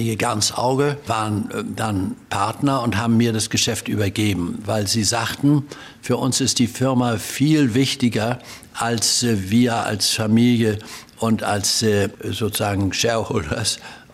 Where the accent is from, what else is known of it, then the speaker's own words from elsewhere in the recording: Germany; Ich bin ja an der Elbe groß geworden